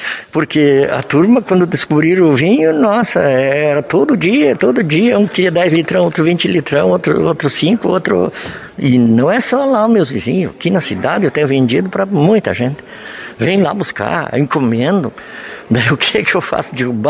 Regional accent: Casca, Rio Grande do Sul, Brazil; Na verdade, eu quando emigrei lá de Casca, onde eu me criei, eu plantei uns 30 pés de parreira lá

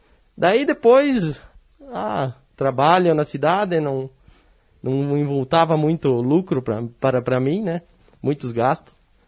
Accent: Posse Boa Vista, Rio Grande do Sul, Brazil; now in Marau, Brazil; Isso, Posse Boa Vista. Minha terra natal é Posse Boa Vista.

